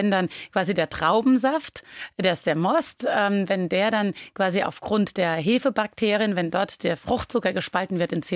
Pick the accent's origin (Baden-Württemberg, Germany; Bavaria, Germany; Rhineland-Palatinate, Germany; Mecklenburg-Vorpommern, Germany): Rhineland-Palatinate, Germany; Guldental; Wenn ich in Berlin bin und werde gefragt, wo kommen Sie denn her, sage ich Rheinland-Pfalz. Und wenn ich in Rheinland-Pfalz bin und werde gefragt, sage ich ja aus Guldenthal bei Bad Kreuznach.